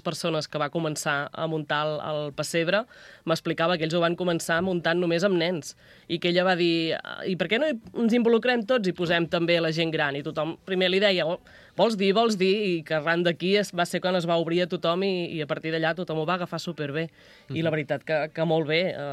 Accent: Les Gunyoles, Catalonia, Spain; soc de les Gunyoles. Ostres, les Gunyoles fa molt de fred

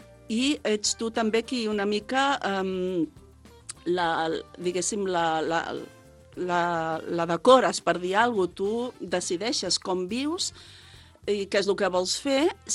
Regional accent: El Vendrell, Catalonia, Spain; now in Sant Pere Molanta, Spain; Jo sóc filla del Vendrell, tot i que vinc a Sant Pere Molanta fa 30 anys, val?

